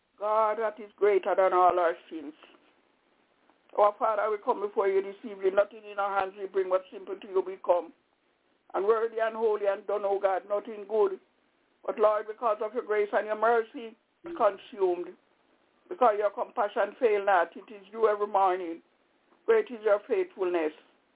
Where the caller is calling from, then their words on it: Albany, New York, United States; I'm calling from Albany, New York.